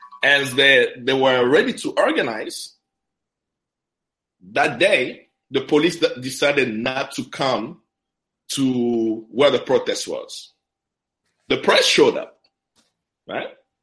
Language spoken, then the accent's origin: English; Greensboro, North Carolina, United States; also born or lived in Democratic Republic of the Congo; That was when the second war in the Congo started. And I grew up in Greensboro.